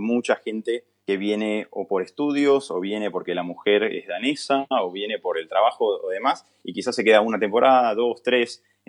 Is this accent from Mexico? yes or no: no; Argentina; moved away as an adult; now in Aalborg, Denmark; Bueno, sí, me fui de Argentina en el 2011, así que ya hace un tiempo. Partí principalmente porque tenía mi pasaporte danés por parte de mis abuelos y tenía que venir a vivir a Dinamarca por un tiempo o lo perdía.